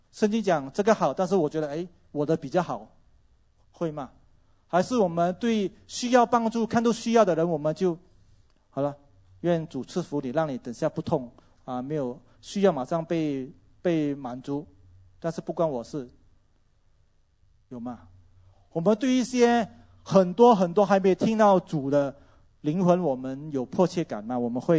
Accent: Malaysia; 但是这个是我们马来西亚人都知道的事情。

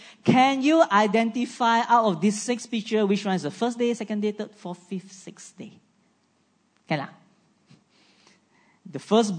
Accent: Malaysia; we are no longer Malaysian, we are totally Christian, or we are saying that we are a Malaysian, but somewhat Christian.

